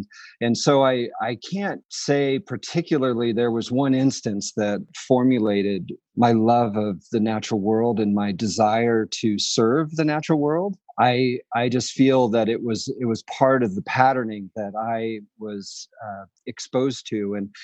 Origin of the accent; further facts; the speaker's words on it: Felton, California, United States; also born or lived in Pasadena; I grew up in Santa Cruz Mountains, a little town called Felton, California, but I was born in Pasadena, but didn't live there very long.